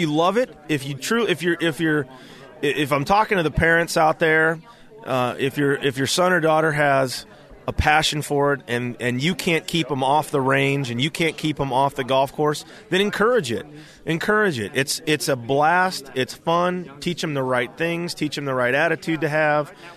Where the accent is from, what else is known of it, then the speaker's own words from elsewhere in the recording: Northern California, California, United States; I grew up here in Northern California playing NCJGA stuff